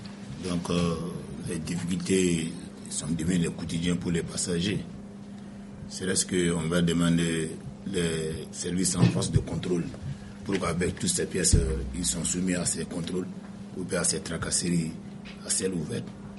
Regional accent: Mali; Tel n'est pas le cas chez nous, au Mali.

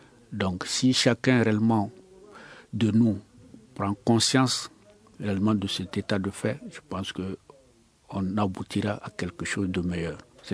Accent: Mali; Je suis effectivement confiant en tant que Malien

